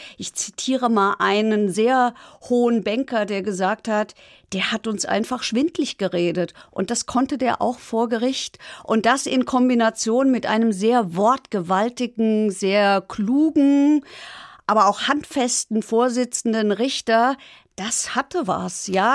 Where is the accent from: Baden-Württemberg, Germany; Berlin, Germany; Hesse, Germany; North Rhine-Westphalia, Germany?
Hesse, Germany; accent: Frankfurt dialect; Ich kann es nicht so richtig gut, weil meine Eltern nicht aus Frankfurt sind, aber ich erwische mich, wenn kein Mikrofon an ist, dabei, dass ich spreche Frankfurterisch.